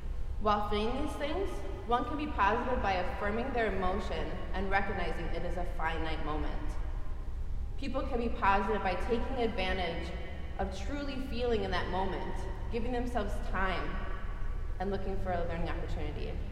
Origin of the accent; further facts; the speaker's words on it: Rogers, Minnesota, United States; I am from Rogers, Minnesota. For those of you who aren't sure what that is, it's about 30 minutes northwest of the Twin Cities.